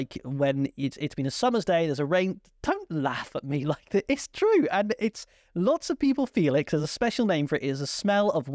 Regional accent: United Kingdom; As you know, I'm incredibly British

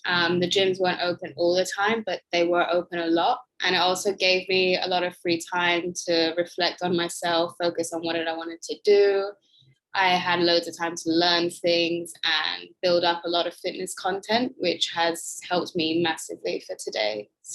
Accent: Koh Samui, Surat Thani, Thailand; also born or lived in United Kingdom; I was born and raised out here in Koh Samui, small island in Thailand. I've lived here with my family. I grew up in school here. And then when I was about 16, I lived in the UK for a couple of years, and then I came straight back.

